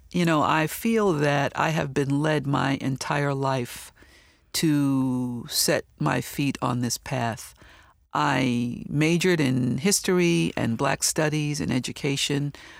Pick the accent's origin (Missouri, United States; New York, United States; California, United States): New York, United States; New York City; And the way that we grew up in Harlem was kind of separate.